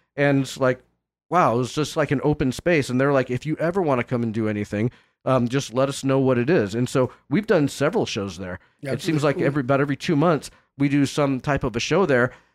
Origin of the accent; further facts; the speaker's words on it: Hemet, California, United States; nobody in Hemet would know because nobody from my hometown is listening